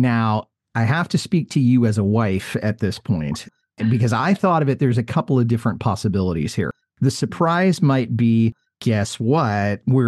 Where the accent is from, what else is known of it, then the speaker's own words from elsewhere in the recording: United States; And as an American, I have my own thoughts on what my country has done, both in the positive and the negative.